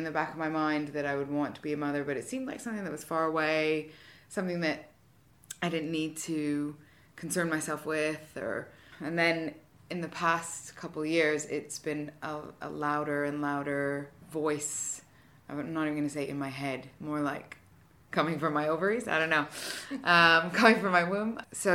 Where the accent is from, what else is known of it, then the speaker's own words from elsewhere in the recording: Canada; now in United Kingdom; I'm originally from Canada.